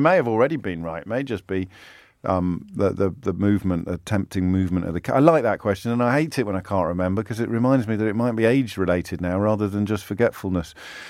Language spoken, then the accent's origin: English; Ireland; Obviously, being Irish, I'm familiar with the name and the correct pronunciation.